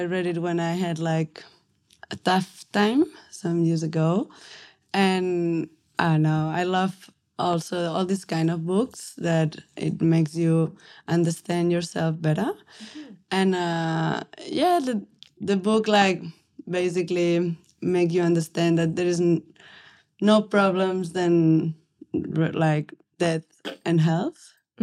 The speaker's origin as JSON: {"language": "English", "town": "Barcelona", "region": "Catalonia", "country": "Spain", "second_language": "English", "moved": "as an adult", "lives_now": "Australia", "said": "I'm from Barcelona. I came here to Australia like 4 years ago. And yeah, I work as an architect back home in Spain like for 4 years."}